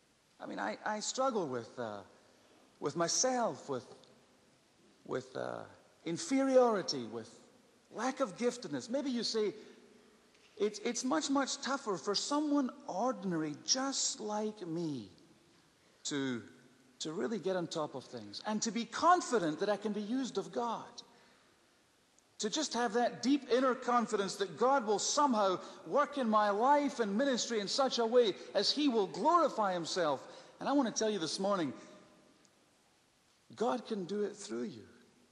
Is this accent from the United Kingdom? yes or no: yes; Scotland, United Kingdom; Even though I'm a Scotsman, I wouldn't take money for something like that.